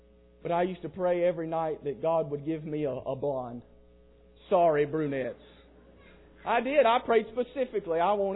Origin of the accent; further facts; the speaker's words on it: South Carolina, United States; My parents, they grew up in Denver, North Carolina, actually, although we're from South Carolina. They moved down to South Carolina.